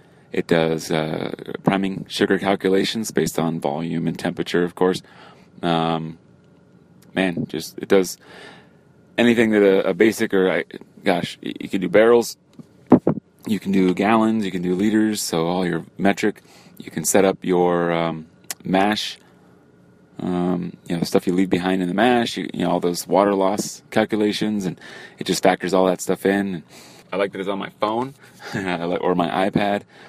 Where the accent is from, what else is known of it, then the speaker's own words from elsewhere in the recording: California, United States; I am from South Orange County, California.